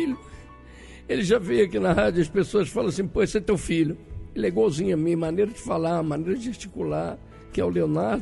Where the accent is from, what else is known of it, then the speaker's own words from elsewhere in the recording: Petrópolis, Rio de Janeiro, Brazil; Eu morava no Alto da Serra, lá em Petrópolis, eu sou petropolitano